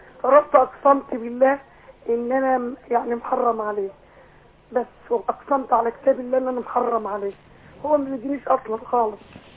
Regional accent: Faiyum, Faiyum Governorate, Egypt; أنا من الفيوم

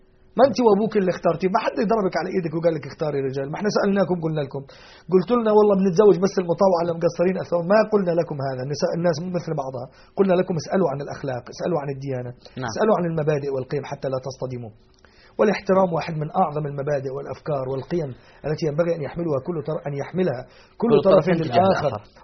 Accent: Alexandria, Alexandria Governorate, Egypt; عندنا في أهل القاهرة أهل مصر إحنا نقول في الإسكندرية نصف رغيف

